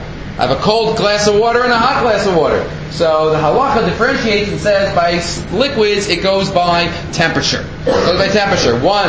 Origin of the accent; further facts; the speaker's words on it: United States; We spoke in Fahrenheit, I guess I'm still American at heart, a little bit in terms of degrees, I can't figure out Celsius